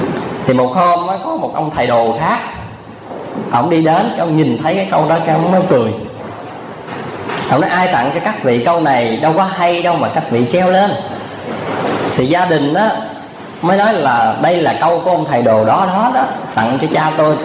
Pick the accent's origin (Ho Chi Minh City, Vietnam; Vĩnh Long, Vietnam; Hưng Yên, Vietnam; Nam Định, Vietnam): Vĩnh Long, Vietnam; born or raised there